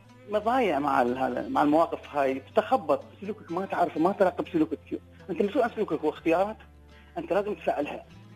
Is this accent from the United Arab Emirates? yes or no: yes; United Arab Emirates; أنا رجال أنا عسكري أنا ابن الإمارات